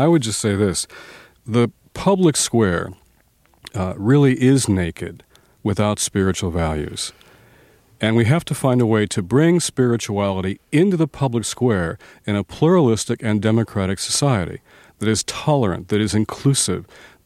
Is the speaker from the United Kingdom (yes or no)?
no; Detroit, Michigan, United States; Well, I grew up in Detroit, and the home of Motown.